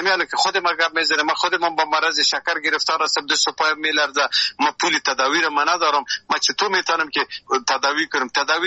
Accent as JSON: {"language": "Persian", "town": "Jalalabad", "region": "Nangarhar", "country": "Afghanistan", "said": "فعلا از جلال آباد هستم"}